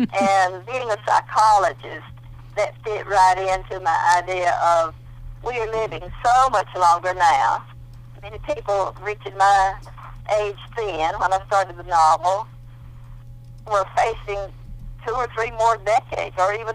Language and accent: English; Athens, Georgia, United States; I'm from Georgia. I've lived just outside of Athens, Georgia, where the University of Georgia is. And I grew up in this general area.